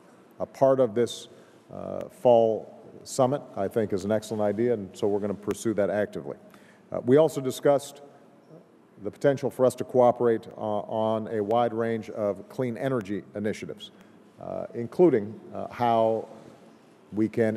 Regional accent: Chicago, Illinois, United States; in some ways I am part of Poland because I come from the Chicago.

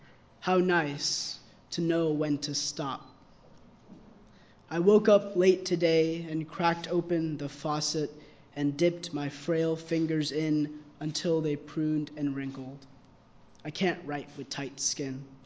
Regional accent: Texas, United States; I'm from Texas, so I'll be representing the Southwest region.

